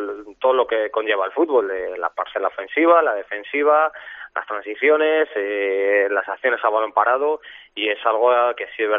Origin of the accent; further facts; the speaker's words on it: Salamanca, Castile and León, Spain; yo soy de aquí de Salamanca, soy del Salmantino.